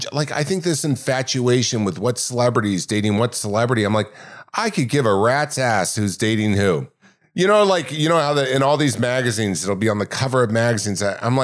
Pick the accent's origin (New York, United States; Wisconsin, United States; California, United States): California, United States; Laguna Hills; also born or lived in Long Beach; No, where I was born, Long Beach, California. I grew up in Laguna Hills, California.